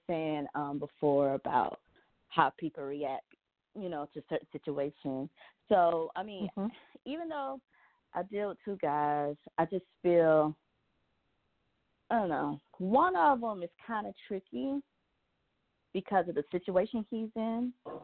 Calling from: Georgia, United States

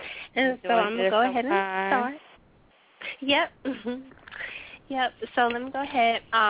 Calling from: Montgomery, Alabama, United States; Hi, Esther. … from Montgomery.

